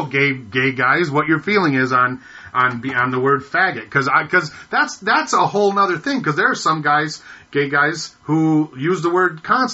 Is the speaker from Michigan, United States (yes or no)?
yes; Michigan, United States; when I was studying Brotherhood Week growing up in Michigan and Black History Month